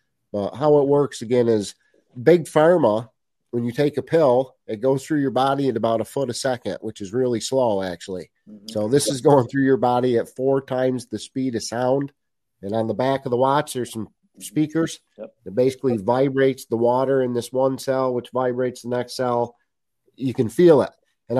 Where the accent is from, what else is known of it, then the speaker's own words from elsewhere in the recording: New England, United States; accent: Yankee; It's bad enough with my Yankee accent as it is.